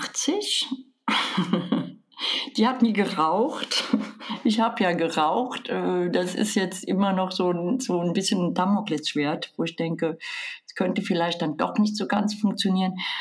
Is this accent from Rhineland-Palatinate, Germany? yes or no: yes; Rhineland-Palatinate, Germany; Ich war ja, bin mit 62 Jahren von der Mosel. Also ich war immer an der Mosel. Also es ist meine Heimat. Und habe dort auch in einer Wohnung alleine gelebt und bin dann von dort aus in eine WG gezogen.